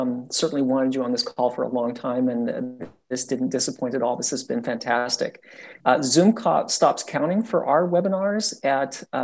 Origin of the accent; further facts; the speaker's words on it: Salt Lake City, Utah, United States; now in San Diego, United States; Where I grew up in Salt Lake City, I've been told that the Salt Lake Tribune is going from a daily to a weekly publication.